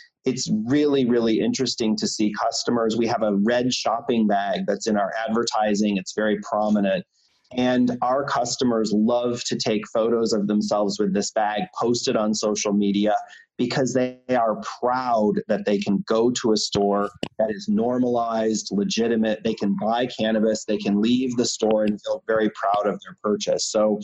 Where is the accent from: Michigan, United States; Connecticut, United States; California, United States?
Michigan, United States; I grew up in Michigan in a small town.